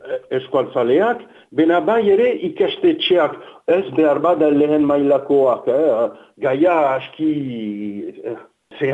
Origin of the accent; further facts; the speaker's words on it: Nouvelle-Aquitaine, France; accent: Souletin; Iparaldeko euskara batu bat, nerea, orduan entzuten da, biztanda, badudala zubereraren azentua edo olakorik